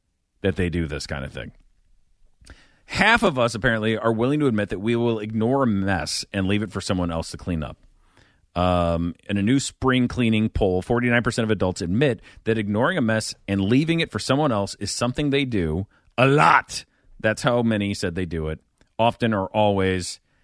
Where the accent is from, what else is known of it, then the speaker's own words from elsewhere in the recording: Midwest, United States; yeah, I grew up in the Midwest. We weren't getting shrimp.